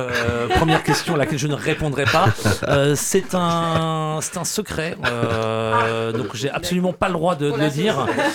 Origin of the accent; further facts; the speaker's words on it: Bouloire, Pays de la Loire, France; Nous, à la base, on vient de la campagne, on vient de Bouloir, enfin de petit village à côté de Bouloir.